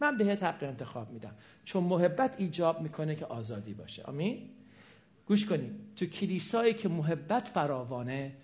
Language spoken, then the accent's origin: Persian; Iran; moved away; تصورش برای ما 30 سال پیش که من از ایران 37 سال اومدم بیرون غیر ممکنه. 34 سال اومدم بیرون